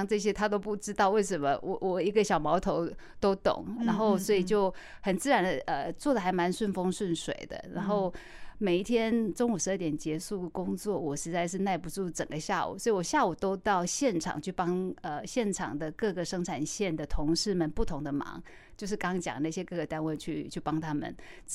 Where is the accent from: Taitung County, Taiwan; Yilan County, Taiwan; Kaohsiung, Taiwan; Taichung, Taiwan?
Taichung, Taiwan; 因为一路我在台中长大工作